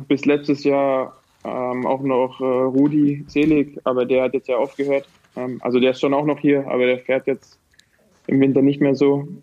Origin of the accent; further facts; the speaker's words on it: Bavaria, Germany; now in Lochau, Austria; ich komme ursprünglich ja aus dem Allgäu und wohne jetzt hier in Lochau am Bodensee, was so ungefähr mit dem Auto, ich weiß nicht, 25 Minuten auseinander ist.